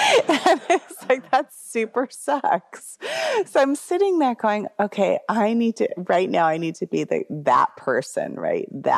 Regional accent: United States

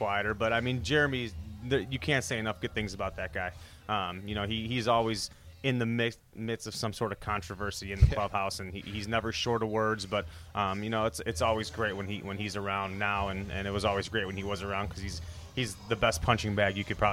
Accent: Chicago, Illinois, United States; I grew up a Chicago sports fan. You know, I've lived in Chicago my entire life, born and raised.

